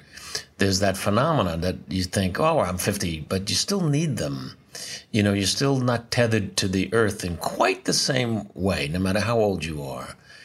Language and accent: English; New York City, New York, United States; born there; I was born in New York City, Doctor's Hospital, March 14th, 1948.